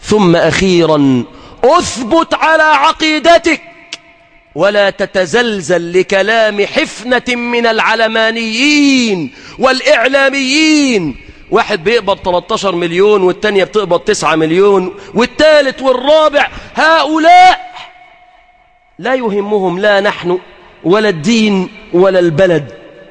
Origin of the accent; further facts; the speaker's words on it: Egypt; بلدنا مصر